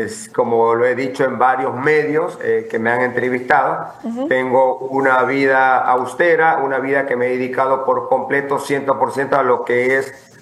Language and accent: Spanish; Playa Prieta, Manabí, Ecuador; born there; ella vive en el campo donde yo nací, en Playa Prieta, Río Chico